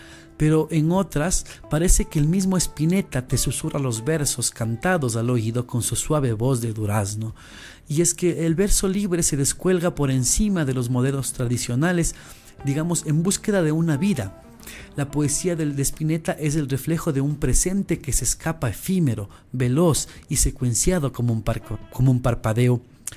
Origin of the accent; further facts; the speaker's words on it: Píllaro, Tungurahua, Ecuador; que es en el cantón Píllaro, de allá de donde yo soy, allá en donde vivo.